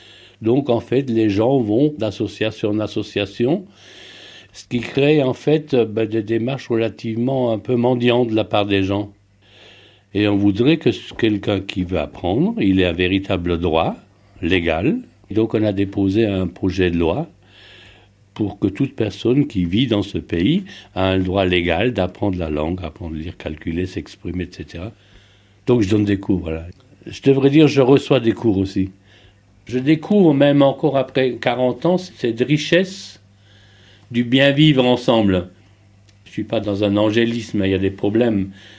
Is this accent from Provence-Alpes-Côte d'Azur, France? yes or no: no; Grand Est, France; Moi, je viens d'Alsace.